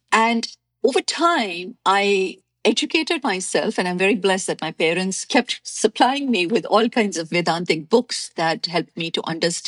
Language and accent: English; India; I grew up in Pan India. My father worked for a multinational company and he got transferred all over India. So I got to experience different cultures firsthand and learn different languages firsthand. And I grew up in a Hindu household, but went to Catholic schools